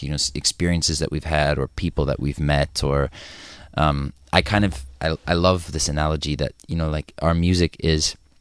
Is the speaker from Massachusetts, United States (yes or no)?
no; Chicago, Illinois, United States; moved away as an adult; also born or lived in New York City, United States; And then at 18, I went away to university and I moved from Chicago to New York City.